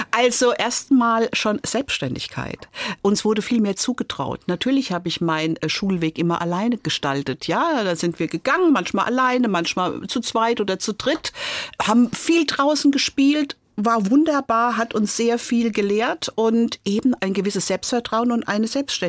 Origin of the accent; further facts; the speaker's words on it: Frankfurt, Hesse, Germany; Also ich bin in Frankfurt gegenüber vom Hauptfriedhof groß geworden, die ersten 6 Jahre.